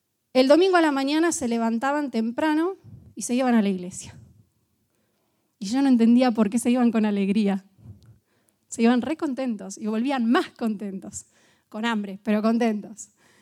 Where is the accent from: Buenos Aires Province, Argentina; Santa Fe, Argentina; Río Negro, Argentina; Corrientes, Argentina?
Buenos Aires Province, Argentina; Bragado; Nosotros somos de Bragado y estos primos son del sur del país